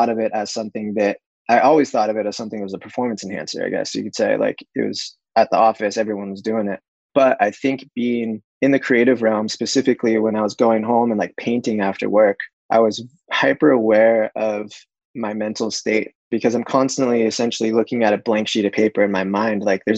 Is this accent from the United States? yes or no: yes; Santa Cruz, California, United States; Growing up in Santa Cruz